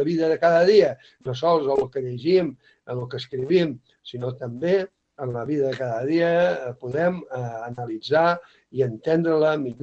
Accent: Catalonia, Spain; tant els de fora que volen visitar el Priorat com els que som del Priorat

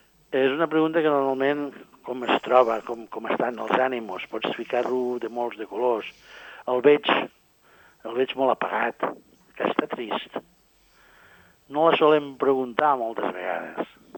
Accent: Catalonia, Spain; jo sóc del sud de Catalunya, del Canà, i m'agrada presumir de canareu.

